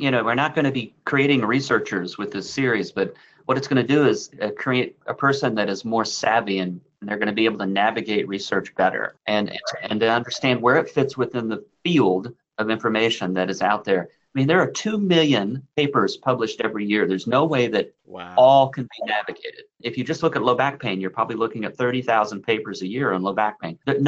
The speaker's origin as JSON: {"language": "English", "town": "St. Louis", "region": "Missouri", "country": "United States", "tie": "born or raised there", "said": "I grew up in St. Louis."}